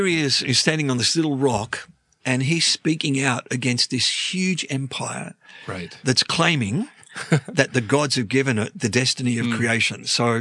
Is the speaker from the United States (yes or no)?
no; Melbourne, Victoria, Australia; I grew up in Melbourne. When I say the word Melbourne, it's not just a single word.